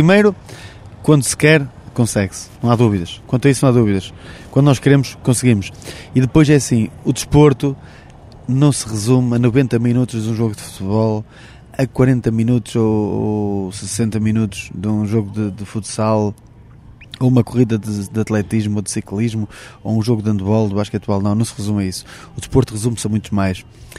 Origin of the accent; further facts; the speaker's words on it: Santa Maria da Feira, Aveiro, Portugal; Perguntavam-me esta semana em Santa Maria da Feira, que é de onde eu sou